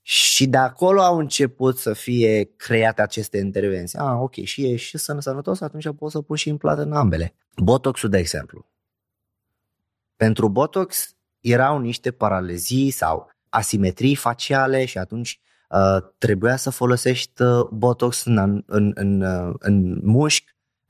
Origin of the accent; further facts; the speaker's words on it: South Governorate, Lebanon; Romanian is a second language; Eu vin din Liban, din sud Libanului. E o zonă de un pic mai cu conflict.